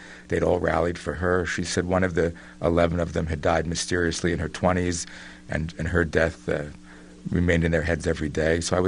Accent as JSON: {"language": "English", "town": "Philadelphia", "region": "Pennsylvania", "country": "United States", "tie": "born or raised there", "said": "I mean, I grew up in Philadelphia"}